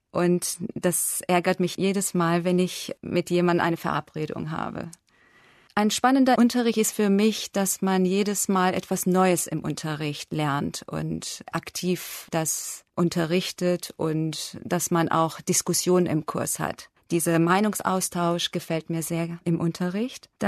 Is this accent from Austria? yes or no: no; Tehran, Tehran Province, Iran; also born or lived in Munich; ich komme aus dem Iran, aus der Stadt Teheran. Ich bin in München geboren und ich arbeite als Deutschlehrerin an dem Sprachinstitut in Teheran.